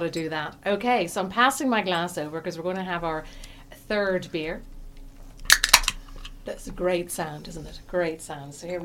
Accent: Ireland; I'm Irish.

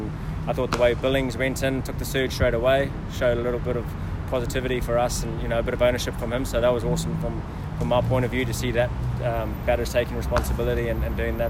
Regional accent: New Zealand; We've had to scrap, and, you know, being a Kiwi, we scrap all the time.

